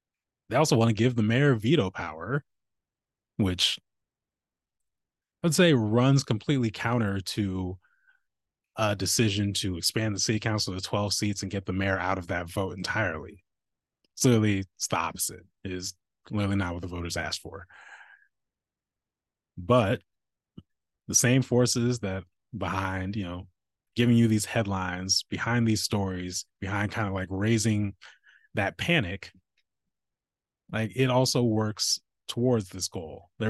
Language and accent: English; Lake Oswego, Oregon, United States; I grew up in Lake Oswego, you know, Lake No Negro, Oregon.